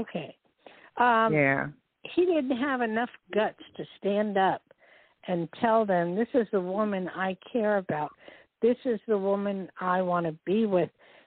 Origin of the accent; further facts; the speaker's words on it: New Jersey, United States; born there; Like, I was born in Jersey.